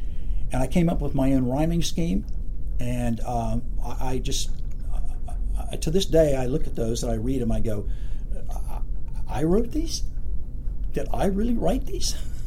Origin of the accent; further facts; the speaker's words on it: Appalachia, United States; And I grew up in Appalachia